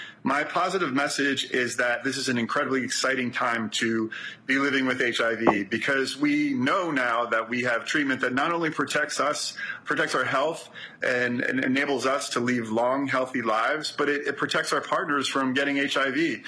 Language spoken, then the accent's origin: English; Brooklyn, New York, United States; I'm from Brooklyn.